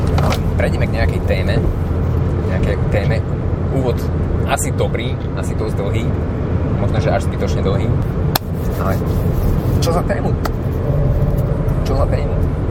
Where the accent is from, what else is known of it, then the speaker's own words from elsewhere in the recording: Prešov, Prešov Region, Slovakia; now in Bratislava, Slovakia; Žijem v Bratislave, pochádzam z Prešova, vyštudoval som stavbarinu, stavná priemyslovka, technická univerzita v Košiciach.